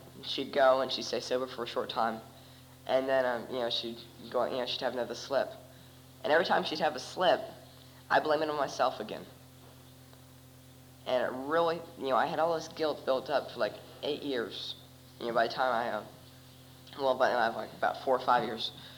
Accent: Arizona, United States; also born or lived in Michigan; I was born in Michigan, 1969, and I only stayed there for a few months, and I was my family moved to Arizona, and I was very young.

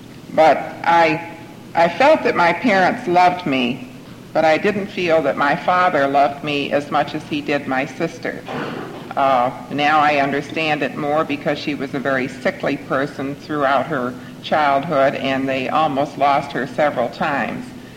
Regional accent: Laurel, Maryland, United States; from Laurel, Maryland

